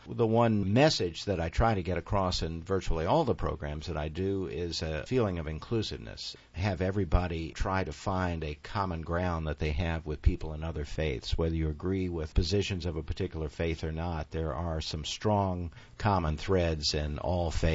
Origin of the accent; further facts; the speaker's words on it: Richmond, Virginia, United States; now in Raleigh, United States; I grew up in Richmond, Virginia